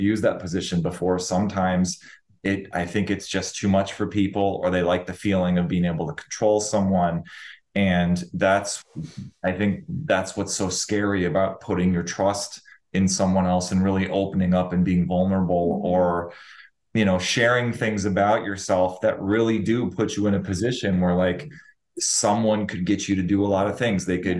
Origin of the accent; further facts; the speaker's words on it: Minnesota, United States; I grew up in Minnesota, and, you know, a lot of times our roads are not great.